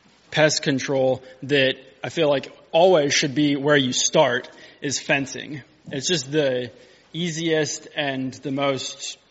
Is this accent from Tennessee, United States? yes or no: yes; Tennessee, United States; I'm from Middle Tennessee. We have a farm there, Bountiful Blessings Farm.